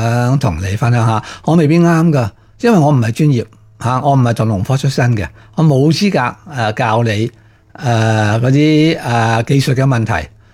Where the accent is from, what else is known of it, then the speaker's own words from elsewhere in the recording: Hong Kong; 我哋香港人